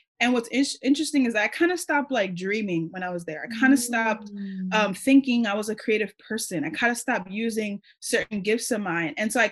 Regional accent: New York, United States; I'm from New York. I went to high school with like 80% Korean people. I'm Dominican. Wow. I'm Black.

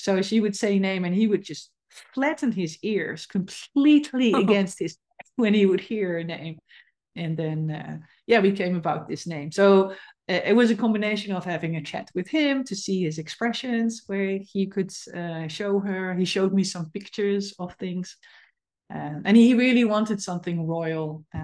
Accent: Netherlands; English is a second language; And English is not my first language, so sometimes I also have to translate my Dutch habits into English.

